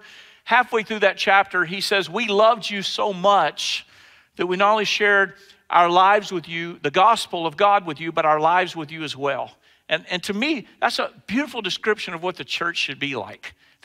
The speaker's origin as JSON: {"language": "English", "town": "Mobile", "region": "Alabama", "country": "United States", "tie": "born or raised there", "said": "I grew up in Mobile, Alabama in a small church"}